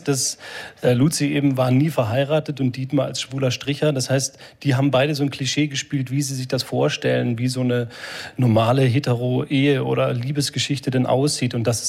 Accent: Bavaria, Germany; Nee, ich komme aus Franken eigentlich.

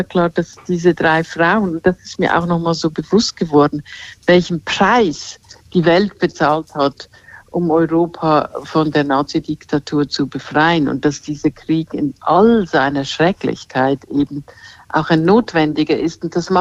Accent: Switzerland; now in Germany; ich bin ja Schweizerin, aber ich lebe in Deutschland, mein Mann und meine Kinder sind Deutsche.

